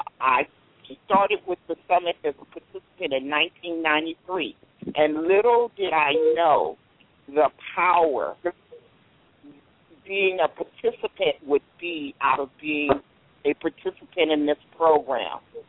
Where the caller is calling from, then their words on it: New Orleans, Louisiana, United States; Yes, this is … I'm calling in from New Orleans.